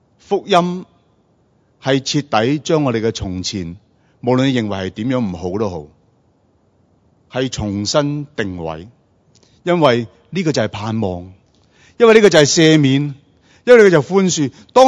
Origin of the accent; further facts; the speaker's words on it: Macau; also born or lived in Hong Kong; now in Australia; 我其实呢是在澳门成长，澳门出生，基本上原则即是个正式的讲呢，我是澳门人，是吗？后来先移居香港，再移居澳洲。